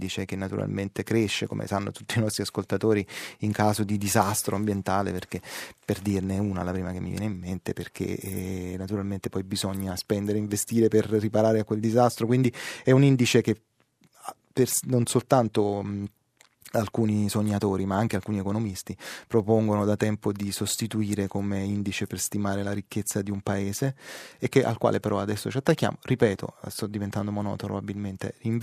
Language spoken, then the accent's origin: Italian; Naples, Campania, Italy; per fortuna, dico io da buon napoletano che ama il presepe